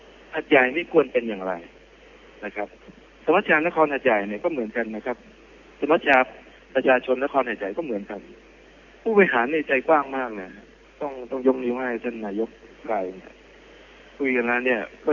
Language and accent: Thai; Narathiwat, Thailand; also born or lived in Hat Yai, Thailand; ผมเกิดกระจายแต่ผมไปโตที่นราธิวาสนะครับแล้วก็กลับมาทำงานที่นี่ครับแต่ว่าพื้นเพเป็นคนหาดใหญ่นะก็ต้องบอกว่าเป็นคนหาดใหญ่นะครับ